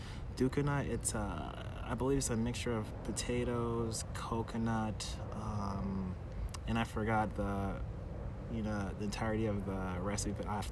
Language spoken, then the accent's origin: English; Los Angeles, California, United States; Yes, I have always been a Cali boy. My folks came here from the Caribbean in the 70s, but you know, being an American boy, you know, in LA, I am a born and raised Californian LA boy.